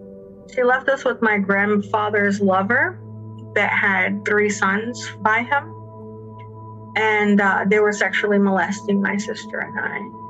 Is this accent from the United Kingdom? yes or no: no; Jamaica; born there; I was born in Jamaica in November 15th, 1970. My mom is a Jamaican woman and my father is a Canadian gentleman.